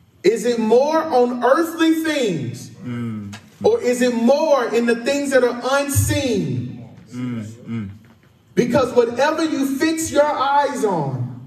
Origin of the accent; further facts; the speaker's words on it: United States; It made me embarrassed as an American.